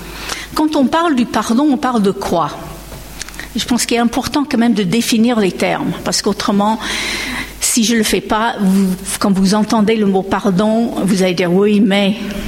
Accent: United States; accent: American; French is a second language; mon accent américain ne vous bercera pas trop pendant cet exposé

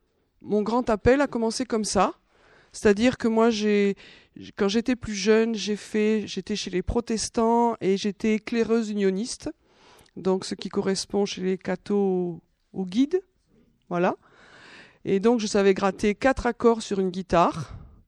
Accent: France; Parce qu'en tant que Français, on a quand même quelque chose de spécial.

